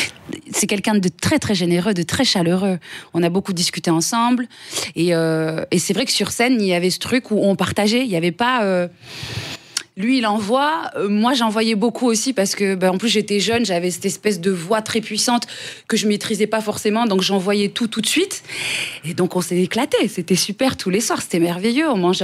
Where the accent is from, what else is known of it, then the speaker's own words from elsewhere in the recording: south of France, France; je viens du Sud et par tous les chemins, j'y reviens. Pour moi, c'était la chose, j'y croyais réellement. Et d'ailleurs, c'est ce qui m'est arrivé, je suis retournée dans le Sud.